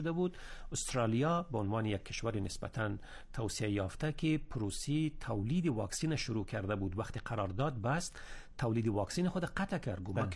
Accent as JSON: {"language": "Persian", "country": "Afghanistan", "said": "تجربه خودم است به عنوان یک افغان"}